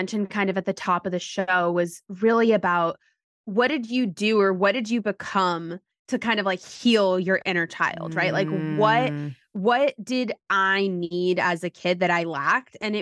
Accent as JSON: {"language": "English", "town": "New York City", "region": "New York", "country": "United States", "tie": "born or raised there", "said": "is that I grew up in New York City. So I grew up with some of the best healthcare doctors in and around the city."}